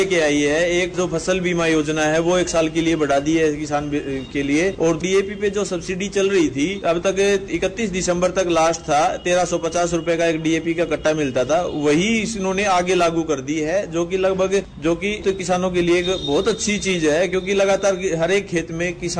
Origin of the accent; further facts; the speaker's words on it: Ajitpur, India; मैं अजीतपुर गांव से हूं … और मैं एक किसान हूं।